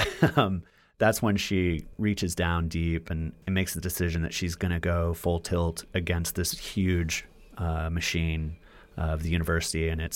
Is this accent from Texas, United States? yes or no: yes; Texas, United States; I am a huge football fan. I grew up in Texas.